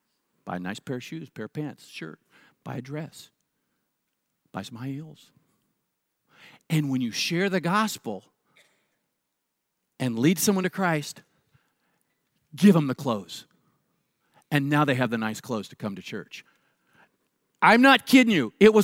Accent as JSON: {"language": "English", "country": "United States", "said": "now I know I'm an American and you may not invite me to come back here again."}